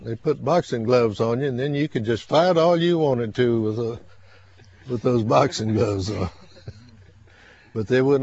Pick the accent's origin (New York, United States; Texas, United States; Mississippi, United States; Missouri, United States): Texas, United States; Round Rock; born there; from my home in Austin to where I was born in Round Rock was 15 miles.